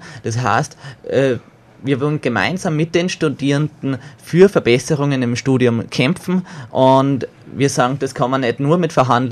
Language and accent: German; Braunau, Upper Austria, Austria; Ich komme ursprünglich aus Braunau, bin dort aufgewachsen, bin dort in die HTL gegangen und war dort in der kommunistischen Jugend aktiv.